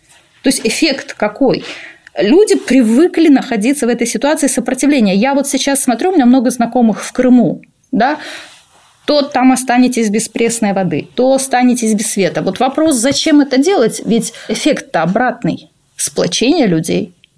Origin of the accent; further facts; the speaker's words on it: Transnistria, Moldova; first language ru; По материнской линии моя бабушка молдаванка, по отцовской линии моя бабушка украинка. Я выросла в русских традициях, мой родной язык – русский язык. Кто я по национальности? Приднестровец.